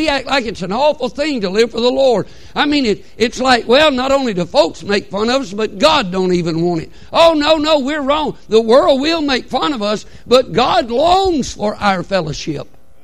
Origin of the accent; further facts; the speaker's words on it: Alabama, United States; I'm from Alabama. We speak like that.